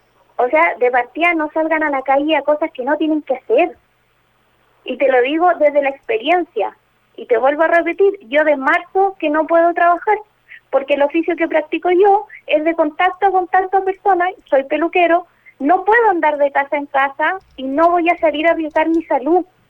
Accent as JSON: {"language": "Spanish", "country": "Chile", "said": "uno mismo como chileno, dejemos de ser el típico chileno que se anda pasando de listo"}